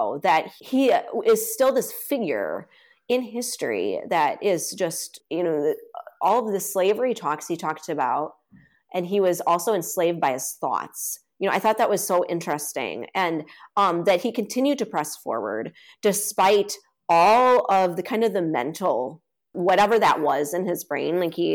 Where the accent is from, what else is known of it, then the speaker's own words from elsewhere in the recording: Illinois, United States; I grew up in Illinois. So like that was the land of Lincoln.